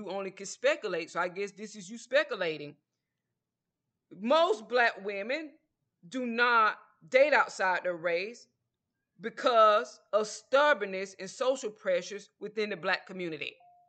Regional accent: Georgia, United States; Now, where I'm from the South, and where I'm from the South, you didn't just bring anybody around your parents. I'm from a small town in Georgia.

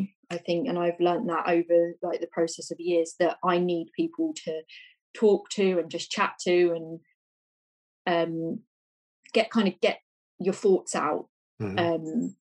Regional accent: Lewes, South East England, United Kingdom; I remember I walked into Lewis, my hometown, and I just got on a bus.

